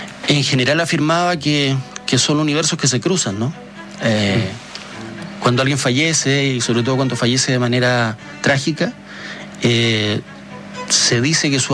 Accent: Punta Arenas, Magallanes, Chile; con mi familia, en mi casa en Punta Arenas. Yo soy magallánico.

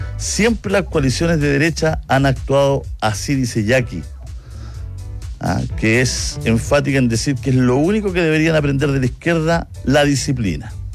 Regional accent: Chile; los únicos que perdemos siempre somos los chilenos.

